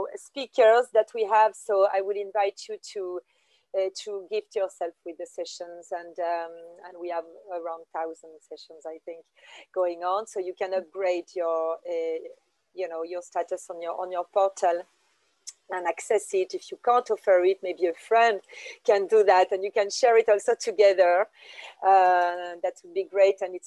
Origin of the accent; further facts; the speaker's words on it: France; accent: French; English is a second language; I don't know how to say that with my French accent, but yes, it's in 2 hours, I think.